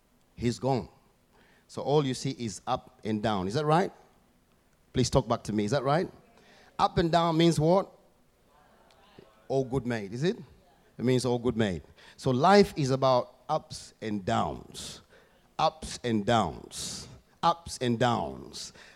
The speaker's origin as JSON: {"language": "English", "country": "Kenya", "tie": "born or raised there", "said": "I was born and raised in Africa, as you're aware, as you know. We're not really good at short races. We are good at long distance, especially in Kenya."}